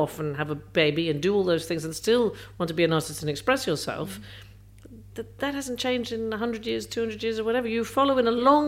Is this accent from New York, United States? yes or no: yes; New York, United States; In New York. Most of my childhood was in New York